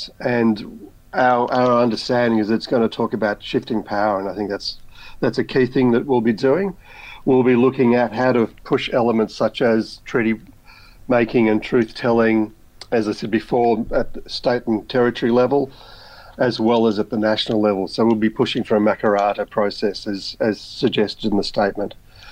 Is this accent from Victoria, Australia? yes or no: yes; Victoria, Australia; and I'm from Victoria, so really proud that our state is actually going through that treaty process